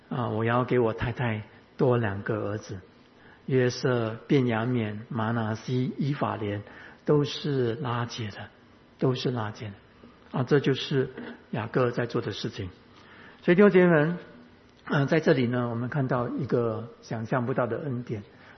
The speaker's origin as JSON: {"language": "Chinese", "region": "Fujian", "country": "China", "said": "我们福建话讲新郎很简单"}